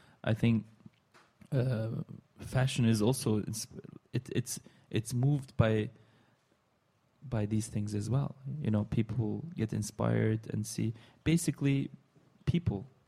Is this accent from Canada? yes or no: no; Neuss, North Rhine-Westphalia, Germany; also born or lived in Istanbul; No, I was born and raised in Germany in a small town called Neuss, and it's actually near Düsseldorf.